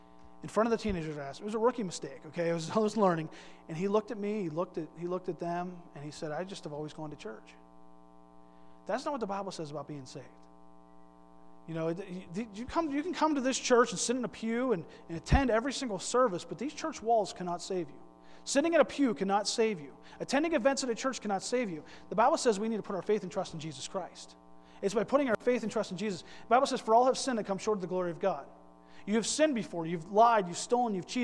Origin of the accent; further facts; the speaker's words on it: Pennsylvania, United States; moved away; also born or lived in Florida; Because I'm from Pennsylvania in a little area that calls it pop. And then that's where I grew up. And then I moved to Florida